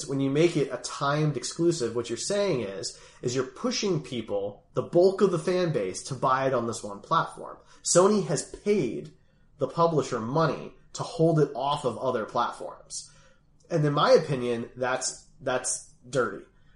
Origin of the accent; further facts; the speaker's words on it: Philadelphia, Pennsylvania, United States; So I'm from Philly, so I almost always played as the Eagles.